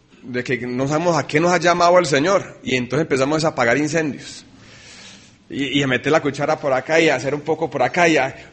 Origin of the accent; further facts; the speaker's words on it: Colombia; moved away; Yo salí de Colombia hace 4 años y medio, llegué a un país donde yo no sabía el idioma